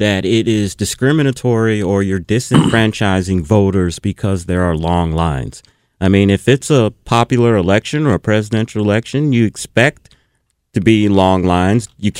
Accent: Texas, United States; See, as a Texan, Mark, what we put over the fireplaces are Texas Longhorn steers.

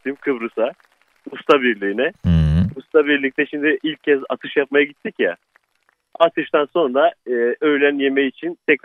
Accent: Ardahan, Ardahan Province, Turkey; O kadar değil de Ardahanlıyım.

